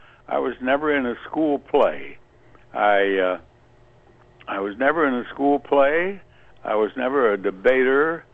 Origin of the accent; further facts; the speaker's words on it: South Dakota, United States; also born or lived in Springfield, Missouri; Dakota, and then I went to high school and college in Missouri, Springfield, Missouri.